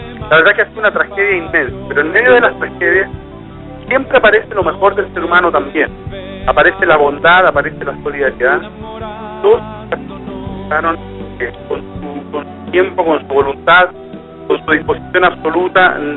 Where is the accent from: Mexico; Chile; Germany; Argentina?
Chile; O sea, yo soy chileno de nacimiento y de corazón también.